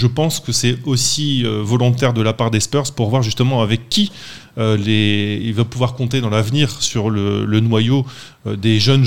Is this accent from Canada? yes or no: no; France; je trouve ça très intéressant pour nous en tant que Français